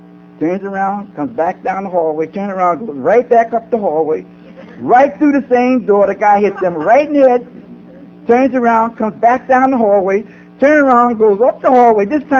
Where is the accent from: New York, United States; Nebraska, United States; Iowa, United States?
New York, United States; So that growing up in New York